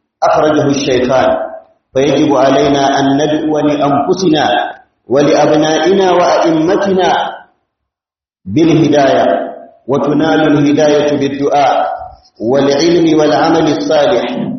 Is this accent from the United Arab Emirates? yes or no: no; Nigeria; اللهم اجعل بلدنا نيجيريا آمنا